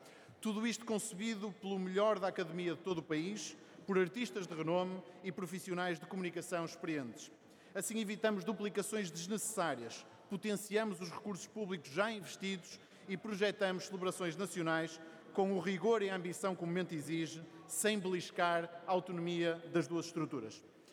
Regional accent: Guimarães, Braga, Portugal; Sou vimaranense, ex-autarca num período em que Guimarães desenvolveu um trabalho fundamental

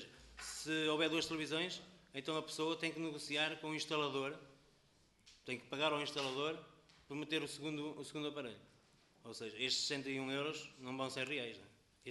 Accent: Portugal

